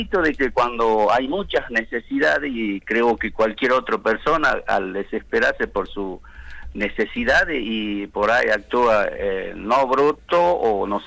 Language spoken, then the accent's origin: Spanish; Santa Victoria Este, Salta, Argentina; Nosotros tenemos 5 lenguas en la zona de donde vengo yo, que es nuestro municipio Santa Victoria Este. Está chulupi, chorote, toba, huichí y guaraní.